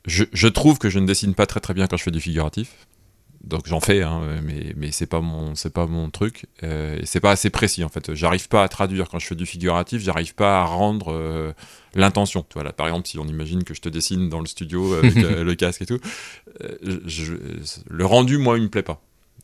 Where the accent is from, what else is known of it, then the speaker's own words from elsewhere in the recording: Grenoble, Auvergne-Rhône-Alpes, France; puisque moi je suis grenoblois d'origine.